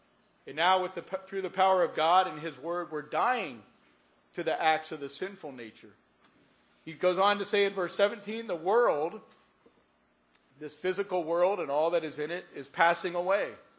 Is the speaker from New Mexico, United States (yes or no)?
no; Pennsylvania, United States; now in California, United States; I was blessed to be raised, born and raised in Pennsylvania. I love those Pennsylvania cornfields.